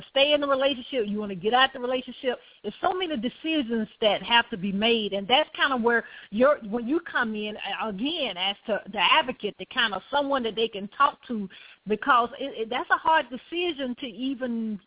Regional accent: the South, United States; And, you know, I always say, because I'm from the South

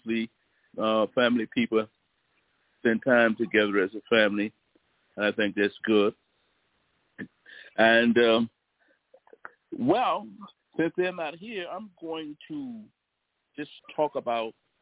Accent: Mississippi, United States; now in Chicago, United States; For a little while, the 18 years of my life, I was raised in the Deep South, a place called Mississippi. By the way … I'm right now in Chicago, the Windy City.

